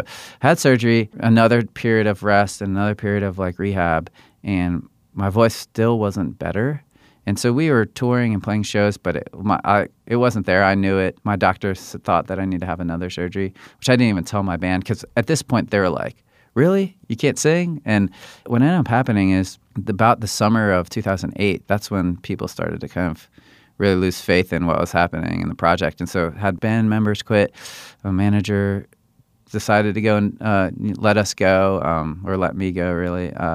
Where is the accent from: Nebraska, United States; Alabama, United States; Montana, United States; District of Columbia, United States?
District of Columbia, United States; Washington; We're originally from Washington, D.C., and did the local band thing